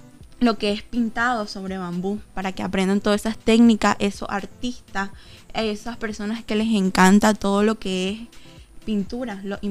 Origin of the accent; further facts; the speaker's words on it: Nicaragua; siempre celebrando lo que es mayo, eso que nos representa como nicaragüenses.